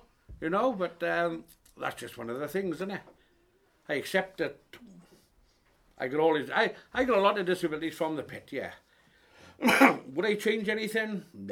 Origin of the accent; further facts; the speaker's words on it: Pontefract, Yorkshire and the Humber, United Kingdom; Well, where are you from? I said, Pontefraith.